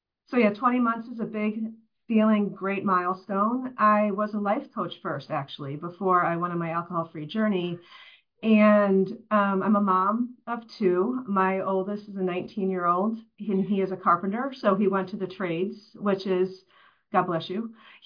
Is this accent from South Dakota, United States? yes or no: no; Chicago, Illinois, United States; now in Boston, United States; I grew up in the Chicagoland area, and what brought me out east, we live in the Boston area